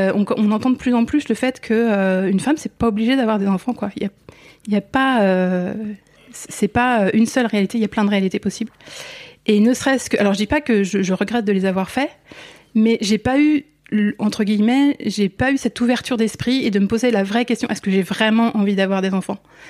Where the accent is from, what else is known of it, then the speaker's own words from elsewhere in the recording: Île-de-France, France; Moi, je viens de l'Essonne.